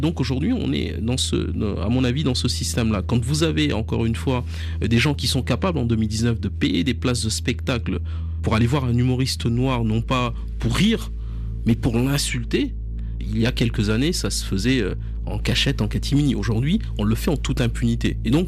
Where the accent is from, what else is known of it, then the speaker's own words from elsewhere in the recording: France; ma carte d'identité indique que je suis français.